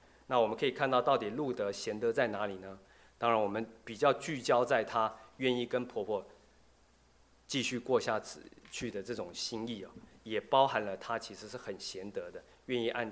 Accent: China; 我们中国人也叫，在契约上也叫什么履行啊

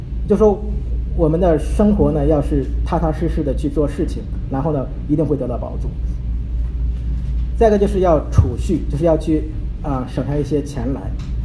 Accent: China; 其实这一点呢是我们中国人经常所不是特别太注意的。

